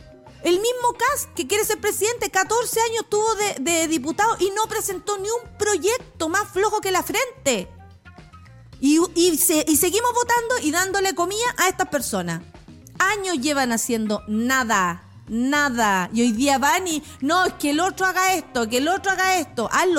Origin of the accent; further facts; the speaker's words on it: La Florida, Santiago Metropolitan Region, Chile; soy de la Florida, hasta está patas para arriba.